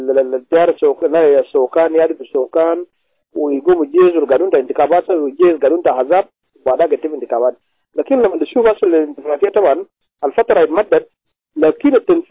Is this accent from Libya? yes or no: no; South Sudan; ده رأيي انا كمواطن جنوبي